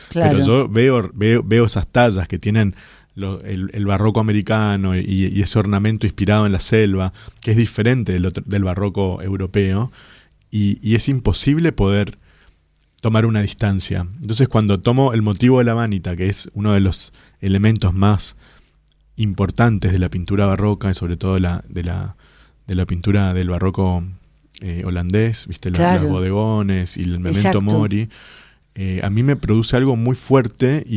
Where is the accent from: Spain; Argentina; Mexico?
Argentina; Apóstoles, Misiones; Yo soy de Apóstoles, nacido en esa misma casa. O sea, mi padre era médico y yo nací, tenía la clínica y nací en esa misma casa.